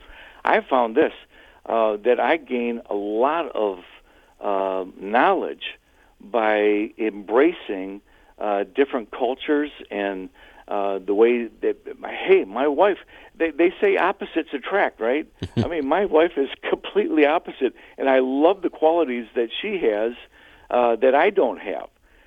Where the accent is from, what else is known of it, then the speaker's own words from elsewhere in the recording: South Park, Michigan, United States; I was raised in South Park. I didn't understand. Some of my best friends were black boys